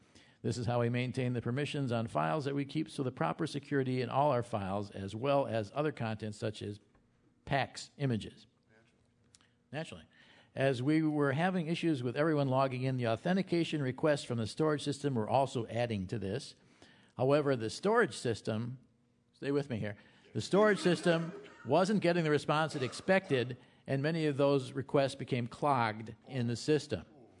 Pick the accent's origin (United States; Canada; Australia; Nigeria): Canada; You end up being Canadian at the strangest time.